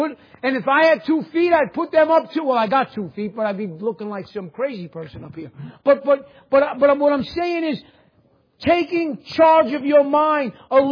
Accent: New York, United States; accent: New York; I can drive a car barely, but I know my New York accent.

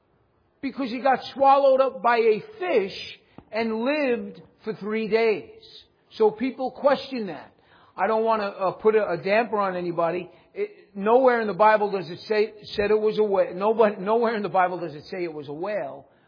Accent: New York City, New York, United States; If you guys don't know, I'm from New York City. And being from New York, we're territorial people.

